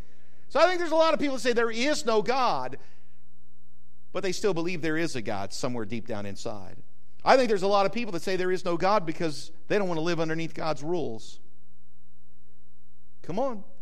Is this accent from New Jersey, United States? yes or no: no; New Mexico, United States; born there; I was born in New Mexico. Anybody else born west of the Mississippi?